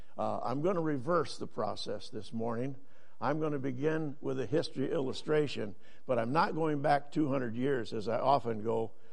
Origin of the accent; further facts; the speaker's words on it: Texas Township, Michigan, United States; born there; I was born in Western Michigan. And they do just like that. They kind of laugh. And then I tell them the rest of the story. When I was born, my family lived in Texas Township outside Kalamazoo, Michigan.